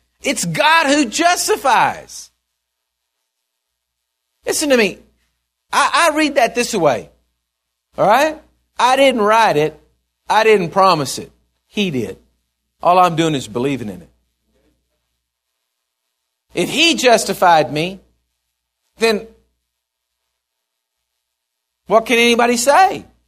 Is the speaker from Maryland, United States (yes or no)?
no; Texas, United States; You know, we're from Texas right here. We talk a little strange.